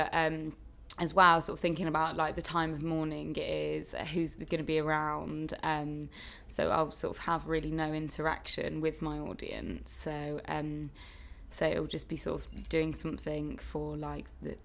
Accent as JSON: {"language": "English", "town": "Coventry", "region": "West Midlands", "country": "United Kingdom", "said": "I'm 22 years old and I'm from Coventry."}